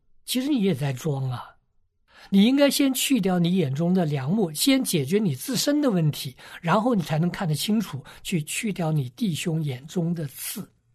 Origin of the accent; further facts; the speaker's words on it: China; 我们中国人常说旁观者清